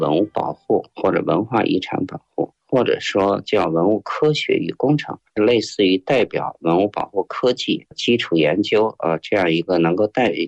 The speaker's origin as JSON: {"language": "Chinese", "country": "China", "said": "作为中国人，文化自信呢，首先要学习和了解我们中国优秀的一些传统文化"}